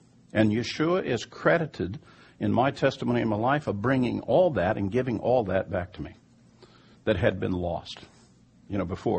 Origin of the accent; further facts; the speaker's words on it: Kansas, United States; Growing up in Kansas, I didn't have any Hebrew heritage. We didn't go to synagogue. We were Americans.